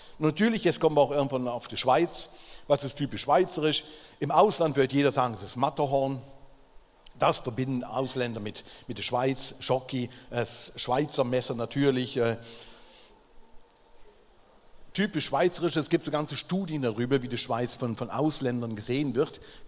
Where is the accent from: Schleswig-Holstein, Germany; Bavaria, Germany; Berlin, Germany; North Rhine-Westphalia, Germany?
North Rhine-Westphalia, Germany; Ich war vor ein paar Tagen in der Heimat, wo ich aufgewachsen bin. Das ist ungefähr so 30 Kilometer von Köln.